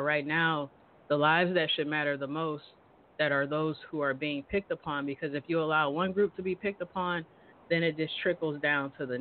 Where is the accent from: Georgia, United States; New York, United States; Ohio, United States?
Ohio, United States; also born or lived in West Coast; I'm born and raised in Ohio. I lived on the West Coast for some years, and what brought me to the South was college.